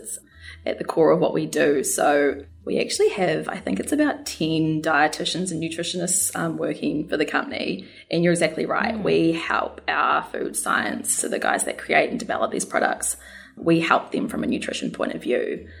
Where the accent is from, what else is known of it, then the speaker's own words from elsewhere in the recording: South Island, New Zealand; now in Australia; So like you say, I'm a New Zealander, so I'm a Kiwi, currently living in Australia. Mm-hmm. So I grew up in New Zealand on a farm, actually, in the South Island.